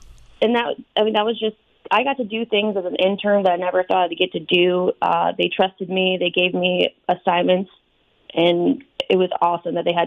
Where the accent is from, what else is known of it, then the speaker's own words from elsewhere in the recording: Florida, United States; But I grew up in Florida. I went to college there